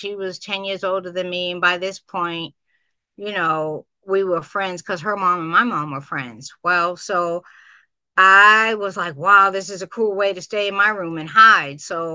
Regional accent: Boston, Massachusetts, United States; my mom was white, my dad was black, so that created its own issue growing up in Boston in the 60s.

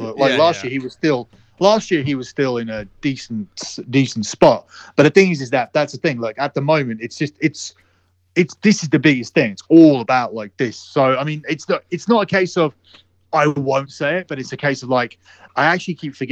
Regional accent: United Kingdom; we're two British people that are exactly the same age who met in England before he even got signed by the WWE.

